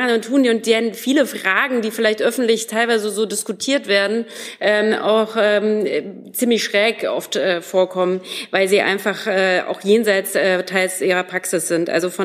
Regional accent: Hesse, Germany; ich komme ja aus Hessen

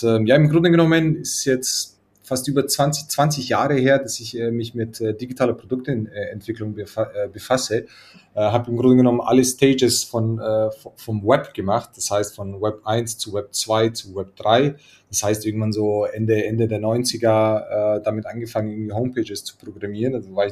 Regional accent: Croatia; now in Munich, Germany; Ursprünglich komme ich eigentlich aus Kroatien. Bin jetzt aber mittlerweile seit fast 30 Jahren in Deutschland

